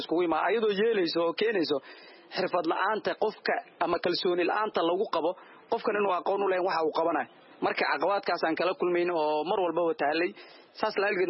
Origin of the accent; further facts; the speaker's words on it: Labasiigaale, Garissa County, Kenya; waxaan ka soo jeedaa Labasiigaale location number 29 ward Dadab sub count